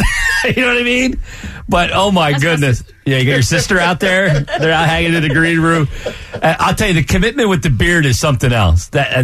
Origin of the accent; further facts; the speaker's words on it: Westchester, Pennsylvania, United States; my hometown of Westchester